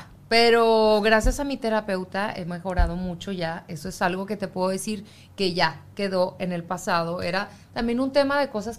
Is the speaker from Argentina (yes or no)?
no; Mexico; yo como mexicana